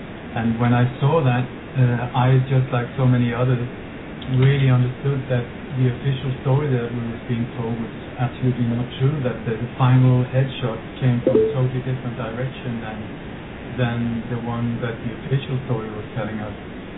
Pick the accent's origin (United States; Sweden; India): Sweden; also born or lived in Denmark; Well, I was born in Denmark and grew up, but we moved to Sweden when I was a kid, so I grew up there.